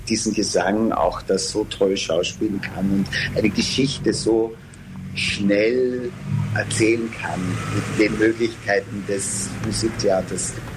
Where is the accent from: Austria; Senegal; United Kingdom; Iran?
Austria; Lower Austria; born there; moved away as an adult; also born or lived in Vienna; Ja, ich bin so 45 Kilometer nordöstlich von Wien geboren.